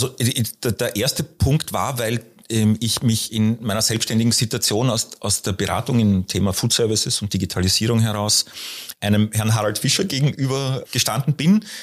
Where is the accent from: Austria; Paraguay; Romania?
Austria; moved away as an adult; also born or lived in Hamburg; now in Berlin, Germany